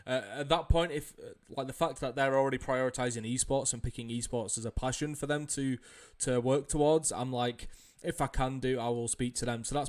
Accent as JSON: {"language": "English", "region": "England", "country": "United Kingdom", "said": "I'm English. I speak proper English."}